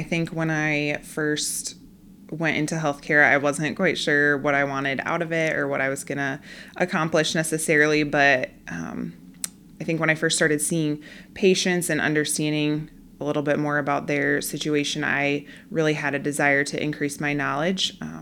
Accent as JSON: {"language": "English", "town": "Mason City", "region": "Iowa", "country": "United States", "said": "I am from the Mason City, Clear Lake area."}